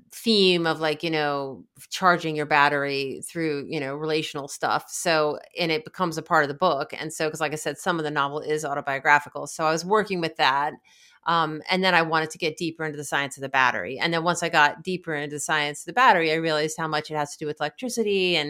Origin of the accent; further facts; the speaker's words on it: the South, United States; I'm from the South, and that's what we say it down there.